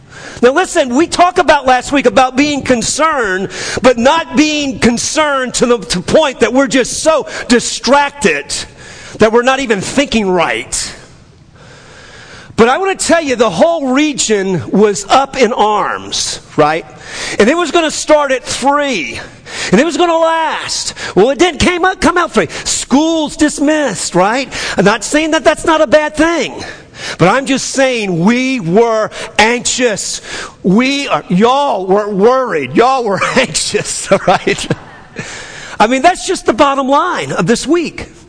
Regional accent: New Orleans, Louisiana, United States; I grew up in New Orleans. When the storms were coming, we got out.

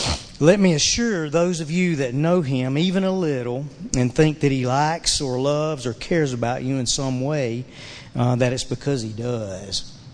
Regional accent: Claxton, Georgia, United States; I'm from Claxton, Georgia, so...

